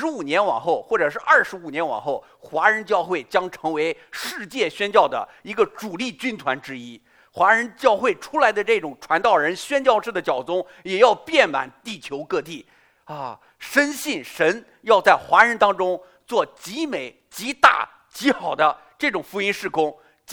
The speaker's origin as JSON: {"language": "Chinese", "country": "China", "said": "就是我们中国人叫做国骂"}